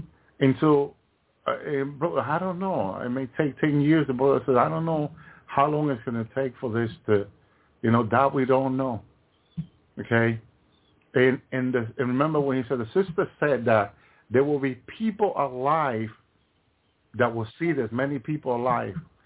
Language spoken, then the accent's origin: English; Massachusetts, United States; Remember, I come from Massachusetts.